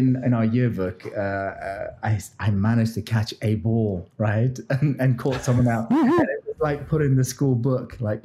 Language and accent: English; Edgware, London, United Kingdom; Because I'm from Northwest London, a place called Edgware